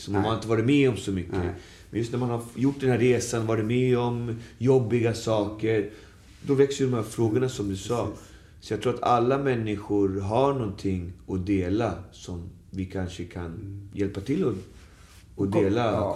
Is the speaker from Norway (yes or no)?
no; Venezuela; now in Sweden; jag är ju indianblod, jag är Native American från Venezuela.